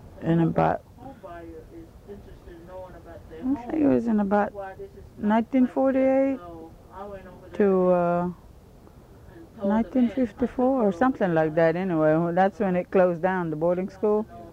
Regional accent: Copeland, Florida, United States; Well, I was born here in Collier County, and I was raised up in Copeland, and then, let's see, I was about 8 years old when we left Copeland, and then we came here to Immokalee

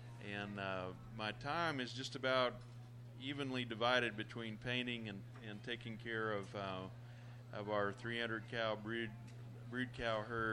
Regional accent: Florida, United States; I'm from Indian River County, and so you would say in cattle ranching terms, South Florida.

